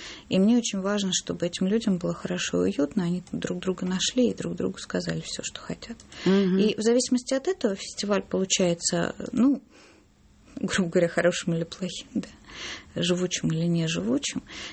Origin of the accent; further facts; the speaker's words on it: Saratov, Saratov Oblast, Russia; born there; Нет, я родилась в Саратове.